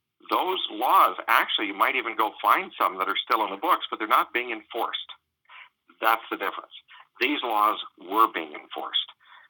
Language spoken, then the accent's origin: English; Seattle, Washington, United States; Now, I grew up in the States. I grew up in Seattle, so it's not far from Vancouver.